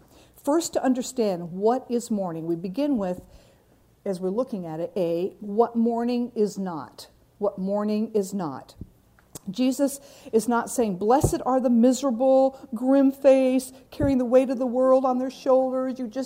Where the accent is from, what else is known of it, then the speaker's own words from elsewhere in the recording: Japan; When I was a little girl, you know that I grew up in Japan